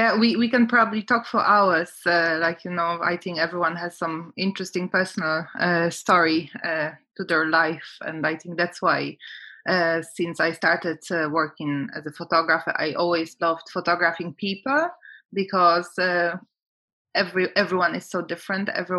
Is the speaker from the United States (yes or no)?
no; south, Poland; So I'm from the south of Poland where all the coal mines are.